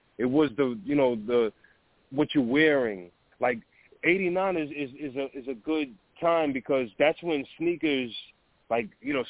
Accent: Far Rockaway, New York, United States; I'm from Far Rock, Queens, and South Jamaica, and I'm from Hollis also. So I moved around a little bit. I grew up in Far Rock first, and then I moved to Southside

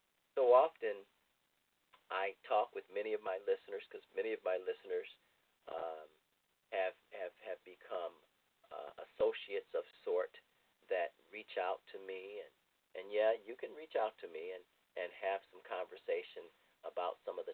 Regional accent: Ohio, United States; now in New Jersey, United States; my home state of Ohio, New Jersey, where I reside now.

